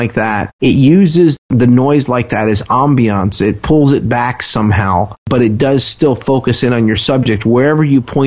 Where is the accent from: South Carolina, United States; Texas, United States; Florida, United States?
Florida, United States; Miami; I grew up in Miami and used to go out to LA a lot and work out in different studios.